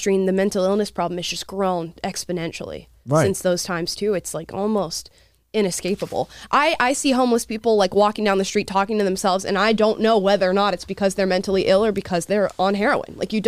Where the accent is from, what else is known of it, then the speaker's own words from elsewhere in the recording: Florida, United States; I came here from Florida, and where I was from, which was a really small, conservative town, probably medium-sized now